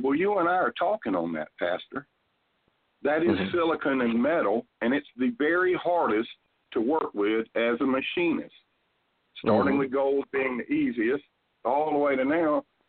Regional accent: Conway, South Carolina, United States; I'm from Conway, South Carolina, and I guarantee you we target the blue that come to it.

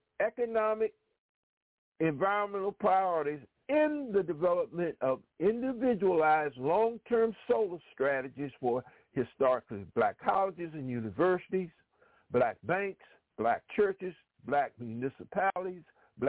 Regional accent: South Carolina, United States; without our votes in my home state of South Carolina, Biden's administration would never have come to reality.

